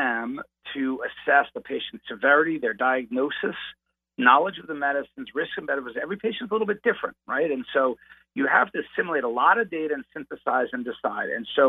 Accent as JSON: {"language": "English", "region": "Wisconsin", "country": "United States", "lives_now": "New York, United States", "said": "So I am from Wisconsin, but I'm also a New Yorker."}